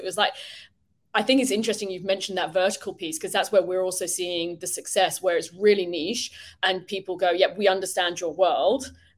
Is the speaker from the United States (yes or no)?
no; United Kingdom; I'm a Brit, so clearly, you know, all of us Brits move here for the beaches.